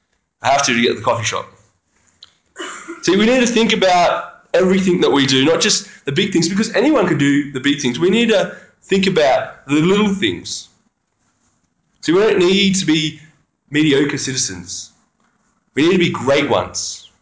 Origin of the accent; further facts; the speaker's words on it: Australia; See, I love being Australian. I reckon I'm pretty good at it.